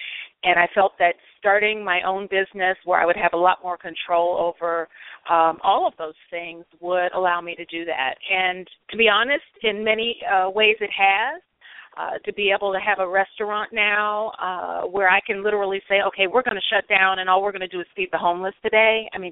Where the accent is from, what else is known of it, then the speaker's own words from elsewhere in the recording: Cleveland, Ohio, United States; I started to think about, in my hometown of Cleveland, opening up a little takeout mac and cheese restaurant across from Cleveland Heights High School.